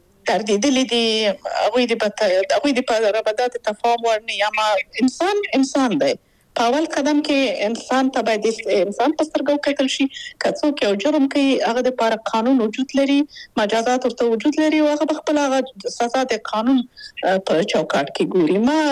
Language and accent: Pashto; Afghanistan; moved away as an adult; now in Austria; دا هغه وجداني مسولیت دی او دا غاړي کړه چې ما بیرته افغانستان ته بیایي او هغه نه پریږي هغه اړیکه شته